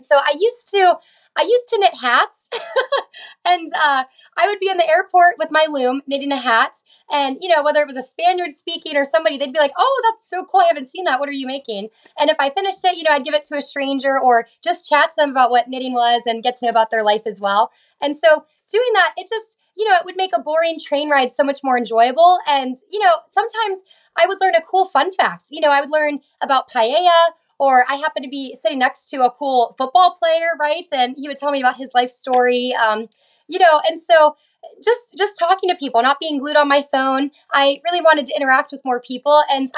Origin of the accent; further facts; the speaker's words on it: Youngstown, Ohio, United States; I grew up in Youngstown, technically okay. Boardman, small town, but kind of near Cleveland. So LeBron James grew up near my hometown.